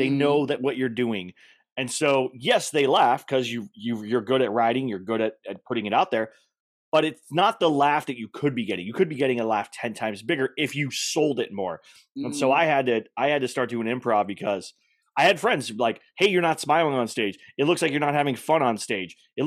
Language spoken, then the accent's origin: English; Texas, United States; I'd never been to like the ocean, like the Gulf of Mexico, because I grew up in Texas.